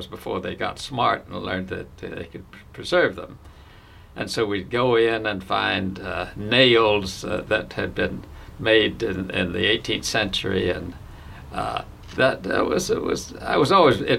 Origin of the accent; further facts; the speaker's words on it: Winston-Salem, North Carolina, United States; Okay, I was born in Winston-Salem, which is a very historic town, with the Boravians having settled that in 1763. And so I grew up with history.